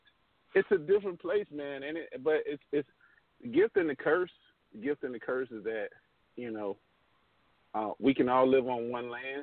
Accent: the South, United States; I'm born and raised in the South.

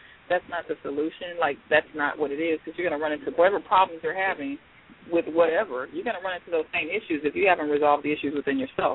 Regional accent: Houston, Texas, United States; I'm from Houston.

